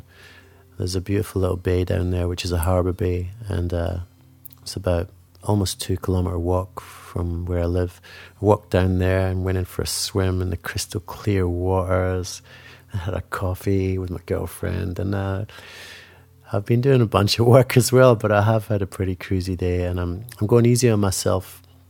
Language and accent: English; Scotland, United Kingdom; now in Sydney, Australia; I'm a Scotsman who lives in Sydney